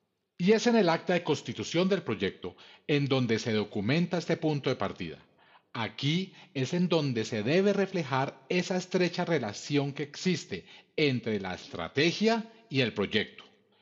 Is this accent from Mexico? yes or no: no; Colombia; Ya aquí en Colombia, aquí en mi país, nos están obligando